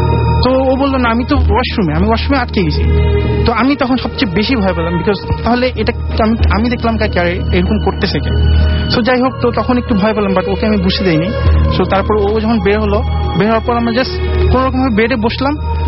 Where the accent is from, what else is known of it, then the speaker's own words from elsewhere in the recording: Narayanganj, Dhaka Division, Bangladesh; আমি নারায়ণগঞ্জ থেকে এসেছি।